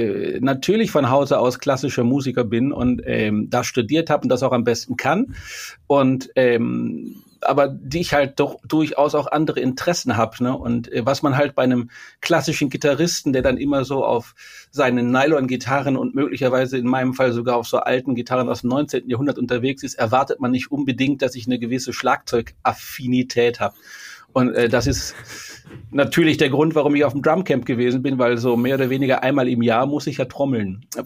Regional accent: Wuppertal, North Rhine-Westphalia, Germany; also born or lived in Italy; now in Switzerland; lebe auch in der Schweiz, offiziell im Tessin. Das ist direkt an der italienischen Grenze und bin aus Wuppertal weg vor 32 Jahren, genau. Bin ich nach Italien, habe lange da in Italien gelebt

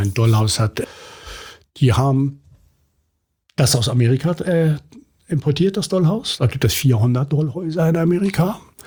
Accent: Hamburg, Germany; ich bin gebürtiger St. Paulianer.

